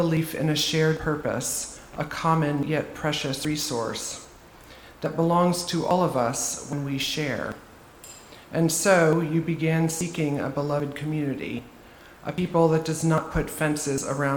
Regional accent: Baltimore, Maryland, United States; I grew up in Baltimore and spent parts of summers on Martha's Vineyard, which is an island off the coast of the state of Massachusetts in the northeastern U.S.

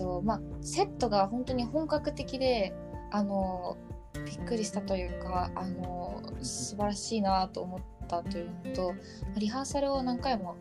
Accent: Nagasaki, Japan; 私は長崎県出身の、シンガーソングライターで、まあ、長崎県というところで自然にたくさん触れて育ちました。自然児です。

